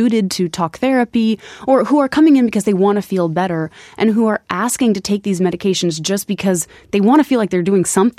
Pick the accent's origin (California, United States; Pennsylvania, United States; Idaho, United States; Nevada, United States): Idaho, United States; from Rexburg, Idaho, my home state.